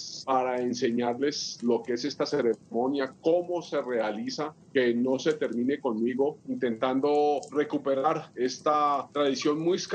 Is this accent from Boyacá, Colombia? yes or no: yes; Tuta, Boyacá, Colombia; born there; Por lado de mi padre soy muisca, por lado de mi madre soy fijao. Yo nací en Tuta, pueblito pequeñito de Boyacá.